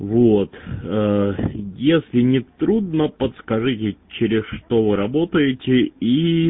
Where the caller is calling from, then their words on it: Kaluga, Kaluga Oblast, Russia; город Калуга. Город Калуга, это, собственно, вот, ну, практически Подмосковье.